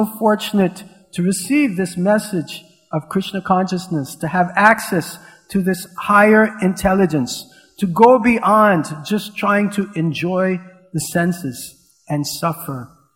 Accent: New York City, New York, United States; I grew up in New York City, the Kali Yuga Rajdhani.

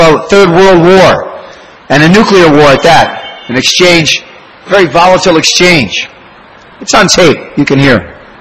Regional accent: Detroit, Michigan, United States; When I was a boy, growing up in Detroit, Michigan, our doctor was a block and a half from our house.

